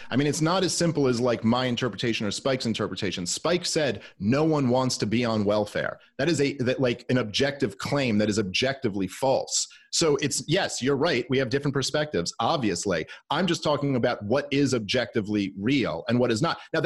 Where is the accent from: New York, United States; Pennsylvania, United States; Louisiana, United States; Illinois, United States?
New York, United States; Brooklyn; I grew up in Brooklyn in the 90s.